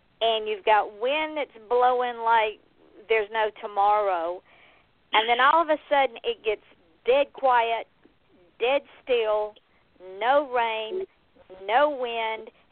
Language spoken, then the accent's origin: English; Georgia, United States; I'm from Georgia, so tornadoes was like a fact of life for us.